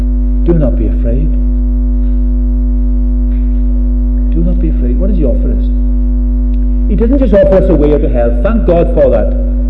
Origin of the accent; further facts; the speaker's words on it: Wales, United Kingdom; It's because he decided that I'm Welsh. It's because he decided I'm not born in some famine in Sudan.